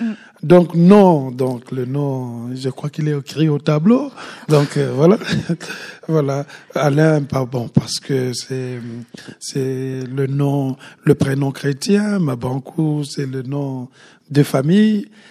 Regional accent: Republic of the Congo; moved away as an adult; je suis né au Congo-Brazzaville, et j'ai grandi là-bas et j'ai quitté la France... le Congo, à l'âge de 21 ans, pour aller faire des études.

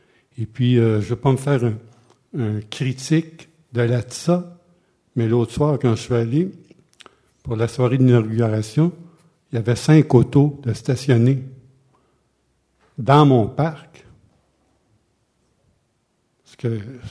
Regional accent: Montreal, Quebec, Canada; Moi, j'ai vécu à Québec 4 ans, je suis Montréalais

